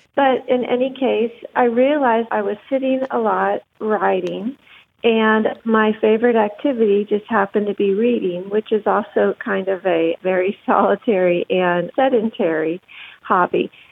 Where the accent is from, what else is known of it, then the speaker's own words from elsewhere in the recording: Loveland, Ohio, United States; Bridgeport is actually Loveland, Ohio, my hometown here in Cincinnati.